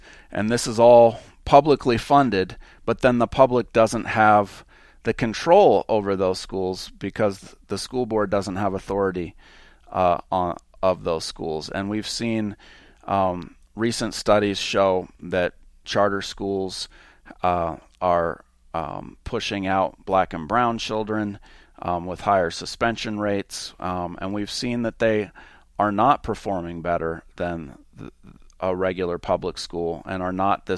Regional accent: Washington, United States; now in New Mexico, United States; In my home state of Washington, it's the SBAC test

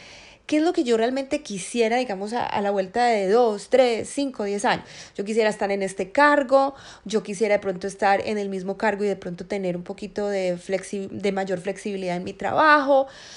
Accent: Colombia; now in United States; o en el que yo crecí, digamos en Colombia, siento que había gente muy pujante, gente todo el tiempo pensando en hacer cosas diferentes

